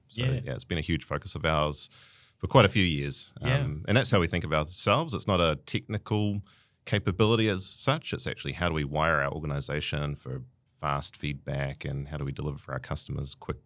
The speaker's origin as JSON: {"language": "English", "town": "Tauranga", "region": "Bay of Plenty", "country": "New Zealand", "tie": "born or raised there", "said": "Yep, that's my hometown, Tauranga."}